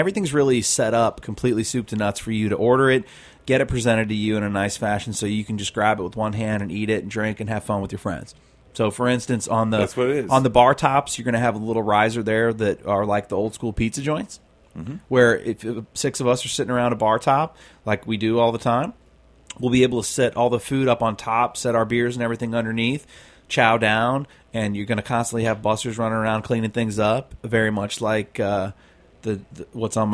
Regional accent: St. Louis, Missouri, United States; it's a mix of where I grew up in St. Louis doing ribs and working on that pig farm

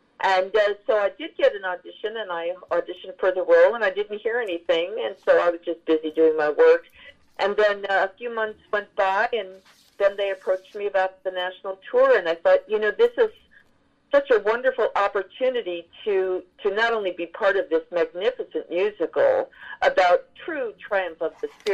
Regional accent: New York City, New York, United States; Well, growing up in New York City, I was privileged to see the original Funny Girl starring … in 1964. I was a little girl

